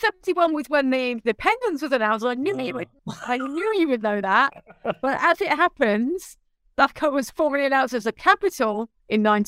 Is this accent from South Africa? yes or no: no; Scotland, United Kingdom; And as a Scot